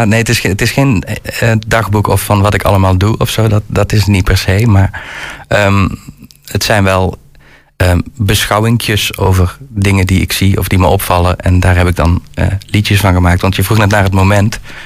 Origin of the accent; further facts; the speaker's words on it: North Brabant, Netherlands; now in Nijmegen, Netherlands; Nou, ik kom oorspronkelijk uit Brabant, maar ik woon tegenwoordig in Nijmegen.